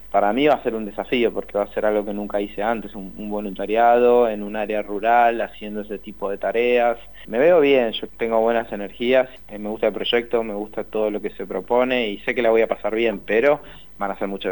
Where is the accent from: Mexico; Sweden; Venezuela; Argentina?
Argentina